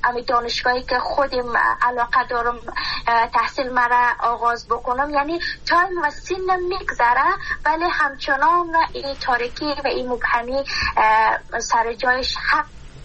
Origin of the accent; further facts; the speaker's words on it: Afghanistan; من خودم بانوان یک بود از افغانستان هستم،